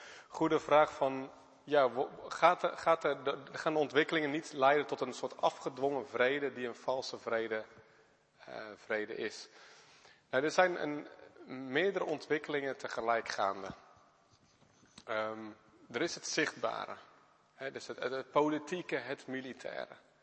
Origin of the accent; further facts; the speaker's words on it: Netherlands; die zeggen van, hey, bent u van hier? Ze zeggen, nou, ik kom uit Nederland.